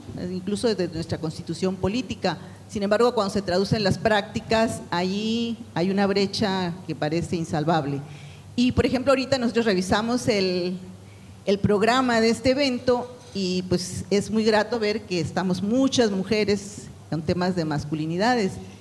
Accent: Hermosillo, Sonora, Mexico; Vengo de Hermosillo, Sonora, México.

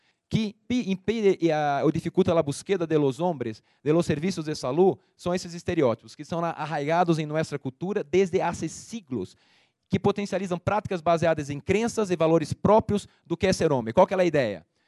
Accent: Brazil; Spanish is a second language; Yo vengo de Brasil

